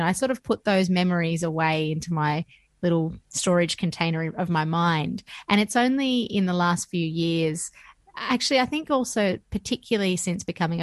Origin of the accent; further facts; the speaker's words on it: Georgia; moved away; But for me, growing up in Georgia, that very much was fertile, full of flavor, full of spice, full of fresh produce.